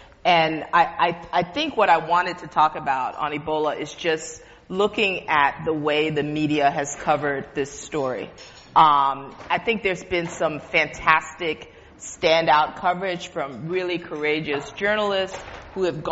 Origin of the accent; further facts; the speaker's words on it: Liberia; I'm from Liberia and I've been watching this unfold over the course of this year. It's the worst pandemic to ever hit my home country